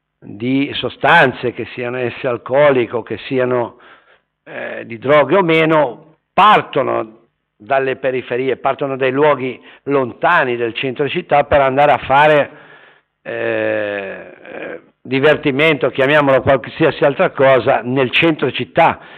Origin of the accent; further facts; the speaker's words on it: Liguria, Italy; io provengo dalla Val Bisagno